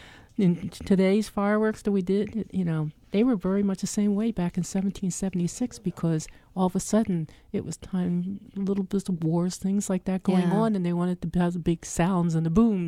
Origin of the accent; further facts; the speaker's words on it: New Jersey, United States; Well, you know, I grew up in South Jersey, and we're right over the bridge from Philadelphia.